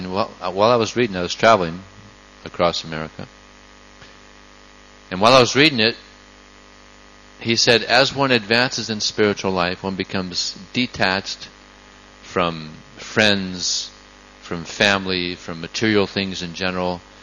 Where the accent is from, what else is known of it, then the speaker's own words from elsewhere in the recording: California, United States; I grew up in Southern California, USA.